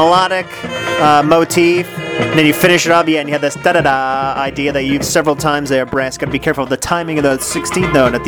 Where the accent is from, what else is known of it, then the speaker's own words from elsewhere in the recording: Pottstown, Pennsylvania, United States; I'm from Pottstown, Pennsylvania.